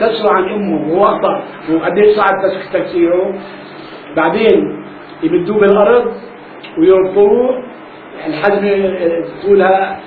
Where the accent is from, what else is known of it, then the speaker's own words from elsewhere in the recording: Kafr Kanna, Northern District, Israel; moved away; ما كان في كهرباء نهائيا بكل البلد، وطلعنا من فلسطين ب 48 وما في كهرباء مو بس بلدنا، بكل القرى ما كان فيه كهرباء.